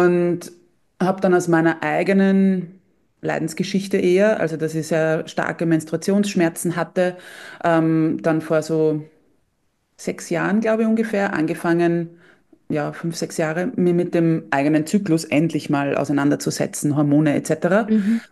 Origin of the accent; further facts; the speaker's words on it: Austria; Ich komme aus Österreich, wie man es möglicherweise hört.